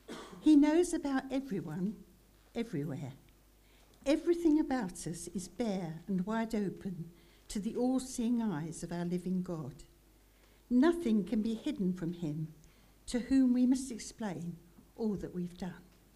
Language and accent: English; Brighton, South East England, United Kingdom; I grew up in Brighton, right by the sea, love the sea.